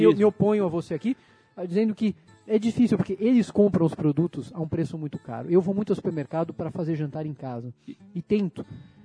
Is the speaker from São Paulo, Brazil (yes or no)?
yes; São Paulo, Brazil; E eu digo isso morando lá. Sou de Higienópolis, adoro aquilo lá.